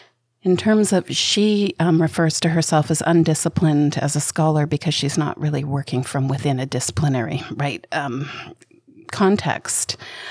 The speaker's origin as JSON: {"language": "English", "town": "Salt Spring Island", "region": "British Columbia", "country": "Canada", "tie": "born or raised there", "said": "I grew up on Salt Spring Island, on the territories of the San Coatlin speaking people. And I grew up in the 80s and 90s"}